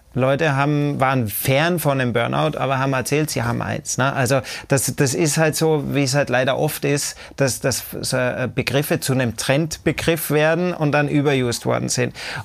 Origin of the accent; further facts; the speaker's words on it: Austria; Ich bin am Land in Österreich aufgewachsen